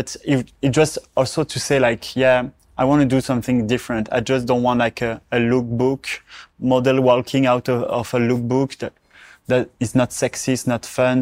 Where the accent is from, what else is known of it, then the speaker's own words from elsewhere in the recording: Charleval, France; English is a second language; It's called Charleval.